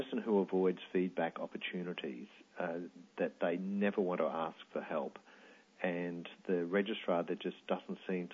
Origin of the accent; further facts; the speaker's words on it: Bundaberg, Queensland, Australia; And I guess I come from Bundaberg, where Dr. Patel was committing sins of commission.